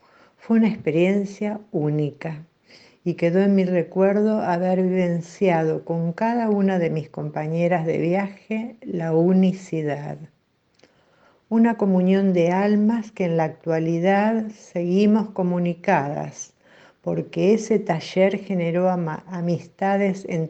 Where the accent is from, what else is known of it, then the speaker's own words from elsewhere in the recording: Rosario, Santa Fe, Argentina; de Rosario.